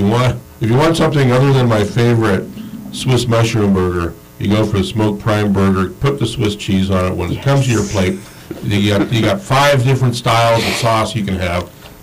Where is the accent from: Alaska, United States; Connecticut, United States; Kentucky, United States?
Alaska, United States; Fairbanks; growing up in Fairbanks, anything green as a vegetable was usually from a can and wasn't good.